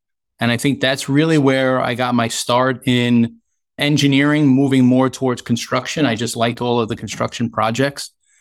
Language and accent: English; Brooklyn, New York, United States; Grew up in Brooklyn, New York.